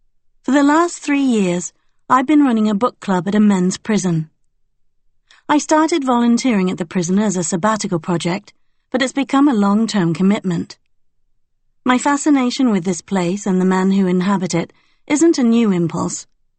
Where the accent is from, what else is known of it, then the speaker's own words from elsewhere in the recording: Sheffield, Yorkshire and the Humber, United Kingdom; born there; I was born in Sheffield, an industrial city in the north of England, to rebellious young parents with little respect for the law. It was the middle 60s.